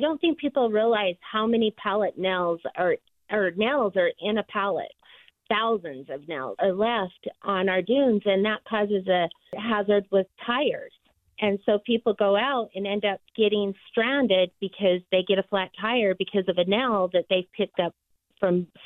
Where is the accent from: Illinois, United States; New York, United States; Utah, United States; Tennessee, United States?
Utah, United States; Mona; I grew up in Mona, born and raised